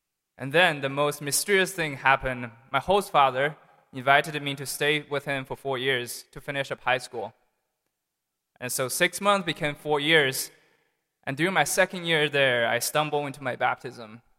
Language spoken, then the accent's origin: English; Beijing, China; I was born and raised in Beijing, China. And unlike all my brothers, I was not a cradle Catholic. I was a cradle pagan.